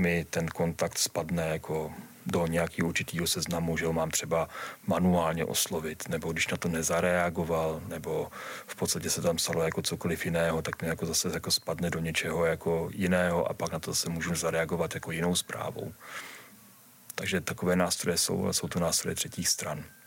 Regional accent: Germany; já jsem vyrůstal v Německu, takže v podstatě kamkoliv přijdu, tak to dřív nebo později lidi zjistí, že umím velmi dobře komunikovat s něm, jak s Němci, se Švýcary, tak i s Rakušány

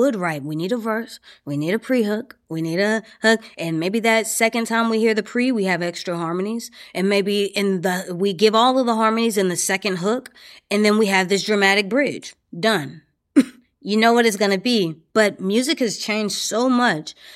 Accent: the South, United States; And, you know, I'm from the South. My mom is from New Orleans.

